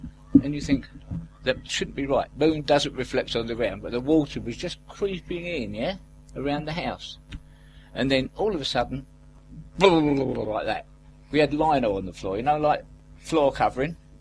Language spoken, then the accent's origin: English; Canvey Island, East of England, United Kingdom; Well, I came out from Canvey with my brothers and sister, and we actually came to Benfleet.